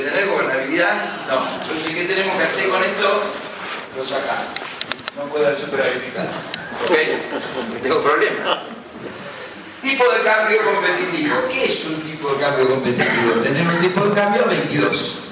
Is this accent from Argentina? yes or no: yes; Argentina; Somos los argentinos, ¿cierto?